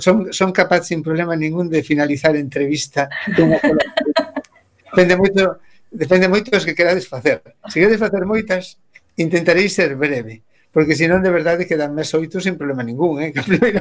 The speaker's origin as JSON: {"language": "Galician", "town": "Santa Comba", "region": "Galicia", "country": "Spain", "said": "eu son de Santa Comba."}